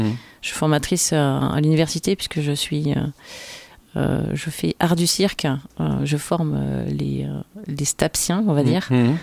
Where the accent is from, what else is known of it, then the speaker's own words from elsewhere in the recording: Dax, Nouvelle-Aquitaine, France; born there; je suis née à Dax, en fait.